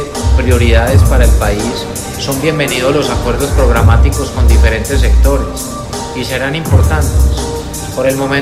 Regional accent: Colombia; y no solo en lo personal, sino como colombiano.

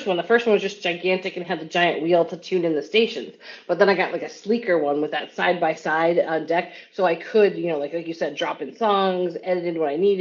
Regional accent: Homewood, Illinois, United States; I am born and raised in Homewood, Illinois, about 30 to 45 minutes south of the city, depending on the traffic.

